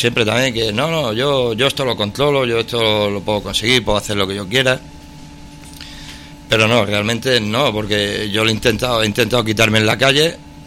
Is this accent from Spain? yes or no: yes; Barcelona, Catalonia, Spain; born there; now in Miajadas, Spain; tengo 35 años, nací en Barcelona, pero ahora estaba viviendo en Miajada.